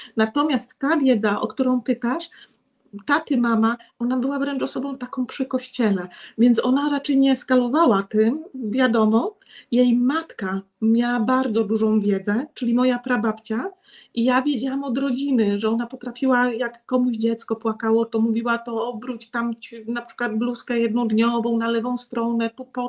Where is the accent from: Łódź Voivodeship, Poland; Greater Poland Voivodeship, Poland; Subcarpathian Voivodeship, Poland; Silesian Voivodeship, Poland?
Subcarpathian Voivodeship, Poland; moved away; I jak wyjechałam z Bieszczady, to kiedyś znajoma opowiadała